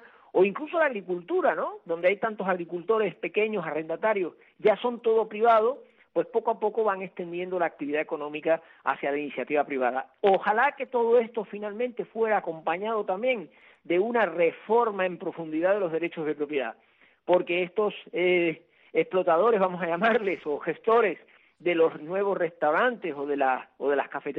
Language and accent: Spanish; Santiago de las Vegas, Havana, Cuba; pensé en alguno de mi pueblo, de Santiago de las Vegas